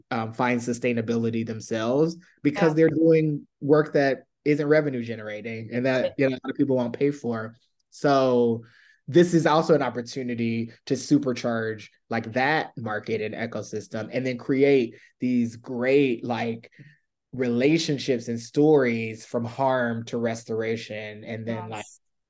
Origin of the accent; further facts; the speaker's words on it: South Carolina, United States; now in New York City, United States; I grew up in South Carolina. My grandfather is a farmer. So I grew up on a farm. We live in New York City now